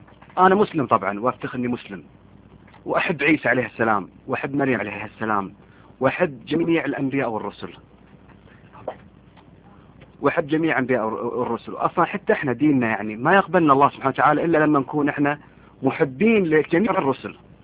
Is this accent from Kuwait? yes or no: yes; Kuwait; now in United States; انا مقيم في امريكا في امريكا حاليا, وانا اساسا من الكويت